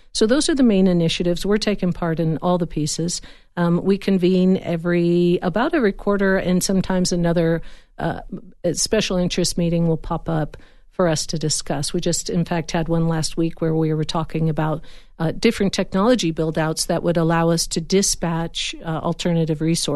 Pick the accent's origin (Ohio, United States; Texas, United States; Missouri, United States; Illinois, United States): Illinois, United States; Chicago; Yeah, same, same. Right. That's where I'm from.